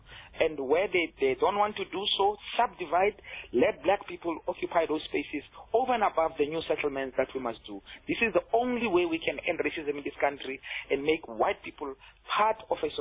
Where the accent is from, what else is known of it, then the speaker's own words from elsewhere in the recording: South Africa; I mean, we are a South African country. In a country in Africa, me and yourself speaking English right now